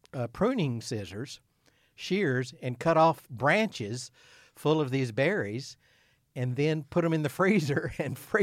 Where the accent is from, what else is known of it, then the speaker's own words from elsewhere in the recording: Imboden, Arkansas, United States; I'm from Imboden